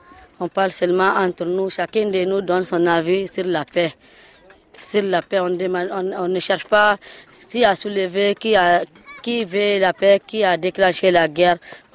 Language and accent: French; Mopti, Mali; J'ai 15 ans à Mopti, oui, avec toutes les communautés.